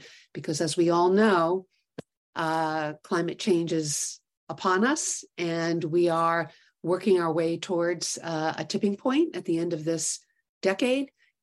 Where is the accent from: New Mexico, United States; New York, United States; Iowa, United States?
New York, United States; New York City; So I have the great fortune of growing up in New York City and spending my summers and weekends on a dairy farm in Connecticut.